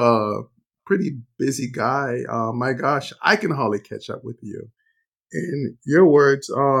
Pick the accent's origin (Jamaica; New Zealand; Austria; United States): Jamaica; I'm from Jamaica.